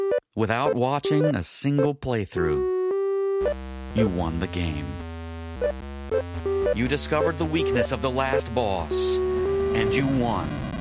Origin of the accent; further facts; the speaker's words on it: Appalachia, United States; accent: Appalachian; I heard my Appalachian accent come through just a second there. Every now and again, it slips out. I am still a foreigner everywhere I go up here.